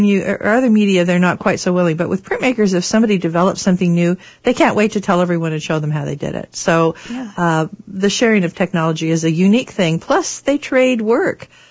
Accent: Seattle, Washington, United States; I'm originally from Seattle.

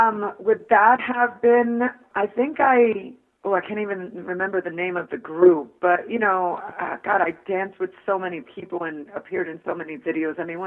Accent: New York, United States; Yes, I am. I'm from New York.

